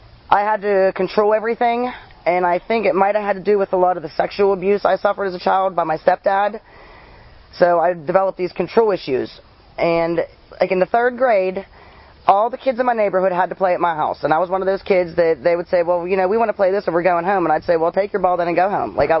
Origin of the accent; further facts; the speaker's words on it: New Kensington, Pennsylvania, United States; I grew up in New Kensington in a real small school. There was only like 5 kids in each class.